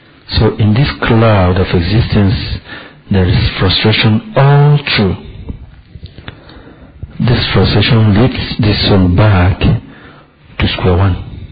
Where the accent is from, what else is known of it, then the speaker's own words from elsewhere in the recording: Nigeria; I'm from Nigeria.